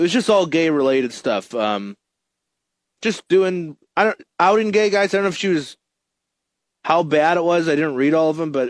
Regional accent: Ireland; I'm Irish. I can only eat potatoes for the rest of my life.

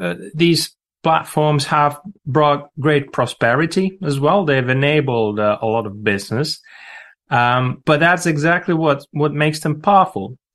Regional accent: Helsinki, Uusimaa, Finland; in many cities, you know, my hometown, Helsinki, app and games production companies like Supercell, they're now a massive a part of the economy there.

